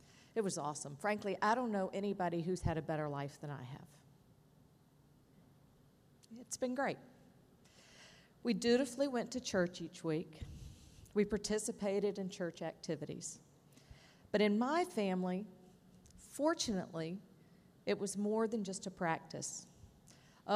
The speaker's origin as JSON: {"language": "English", "town": "Chapel Hill", "region": "North Carolina", "country": "United States", "tie": "born or raised there", "said": "Well, I grew up in Chapel Hill, what was then a small college town, a whole lot like this one."}